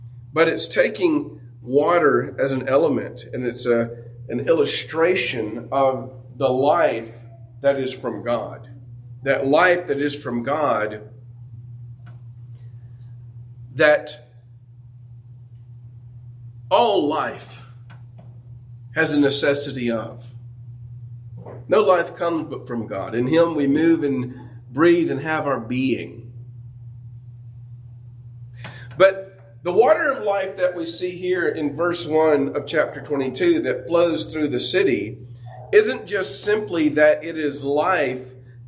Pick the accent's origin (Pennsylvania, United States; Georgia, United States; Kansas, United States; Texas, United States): Georgia, United States; When I was a child, growing up in North Hall County with our little house in the woods, we were on top of a hill